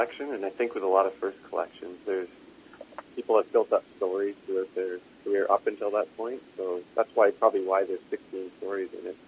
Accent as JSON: {"language": "English", "town": "London", "region": "Ontario", "country": "Canada", "tie": "born or raised there", "also_born_or_lived": "Victoria", "lives_now": "Toronto, Canada", "said": "No. I'm from London, Ontario. That's where I grew up. But I did go to school twice in Victoria."}